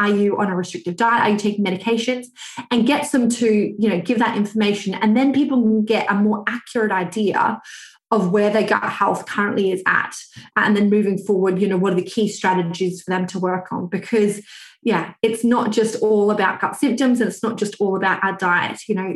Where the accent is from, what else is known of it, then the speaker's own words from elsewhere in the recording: Australia; now in United Kingdom; I'm actually Australian, although I live in the UK. So I did my PhD in gut health back in Australia